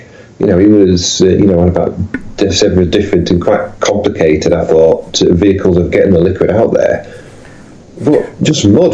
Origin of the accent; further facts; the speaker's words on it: Yorkshire and the Humber, United Kingdom; As a Yorkshireman